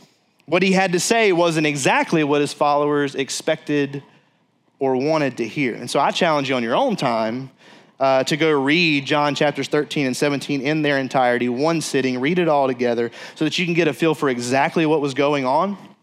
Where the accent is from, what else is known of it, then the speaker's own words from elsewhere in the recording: Mississippi, United States; I come from South Mississippi